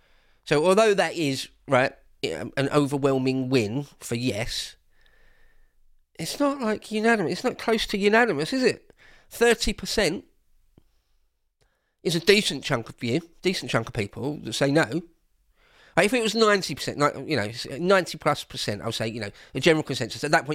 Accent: England, United Kingdom; And as an Englishman, I don't really care about Greenland, right?

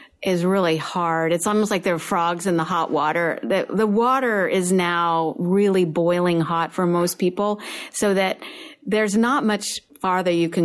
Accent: Oklahoma, United States; I mean, I was like from Oklahoma. I mean, we just didn't see like a lot of scary things.

